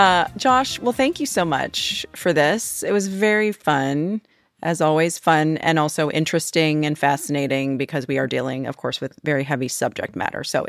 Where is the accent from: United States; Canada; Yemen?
Canada; Because I'm Canadian and I can pick a Canadian even out of a Taiwanese national park.